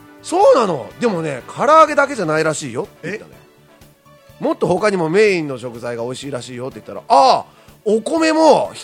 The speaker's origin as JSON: {"language": "Japanese", "town": "Kamakura", "region": "Kanagawa", "country": "Japan", "tie": "born or raised there", "said": "僕の実家は鎌倉ですけど、"}